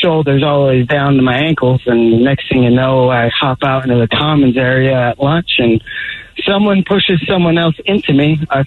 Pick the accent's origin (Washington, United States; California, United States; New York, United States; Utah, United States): Washington, United States; Belfair; In my hometown, I'm from Belfair, Washington. And I was in middle school.